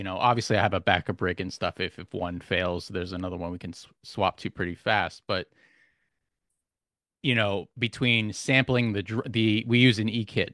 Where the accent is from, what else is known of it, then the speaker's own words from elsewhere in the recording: Queens, New York, United States; now in Connecticut, United States; So I'm actually I'm originally from New York, from Queens, New York